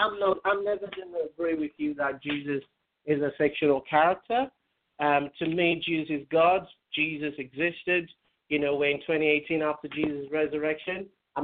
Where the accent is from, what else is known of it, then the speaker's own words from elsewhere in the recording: Nigeria; I grew up in Nigeria. And growing up, I love, you know, rap music, I love hip hop, and I became a Christian when I was 11.